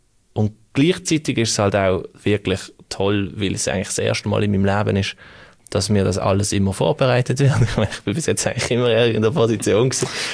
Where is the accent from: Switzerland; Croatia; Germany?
Switzerland; Also als Schweizer